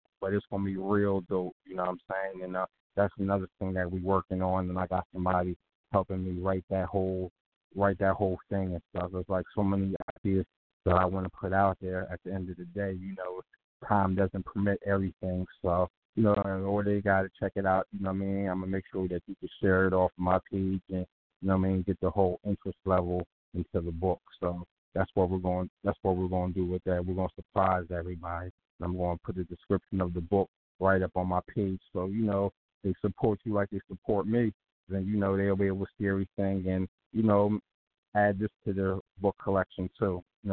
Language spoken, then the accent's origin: English; Sharon Hill, Pennsylvania, United States; from Philly, from my hometown, Sharon Hill.